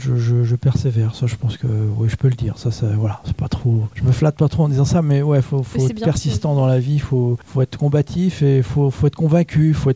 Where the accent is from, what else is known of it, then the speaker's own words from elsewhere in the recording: Reims, Grand Est, France; born there; Oui, je suis né à Reims.